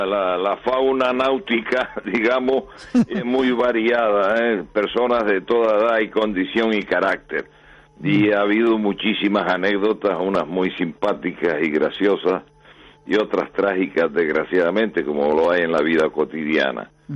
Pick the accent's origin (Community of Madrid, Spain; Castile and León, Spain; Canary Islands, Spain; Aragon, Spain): Canary Islands, Spain; soy el primer canario que cruza el Atlántico a vela en solitario